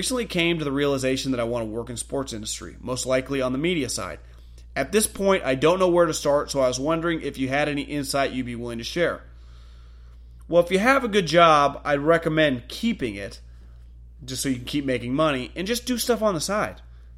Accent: Atlanta, Georgia, United States; I'm from Atlanta and have seen how good Shanahan is as an offensive coordinator.

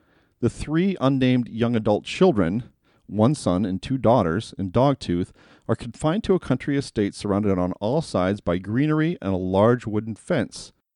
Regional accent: United States; As an American in the year 2020, nearly 4 years deep into an administration that's an organ for lies and conspiracy theories

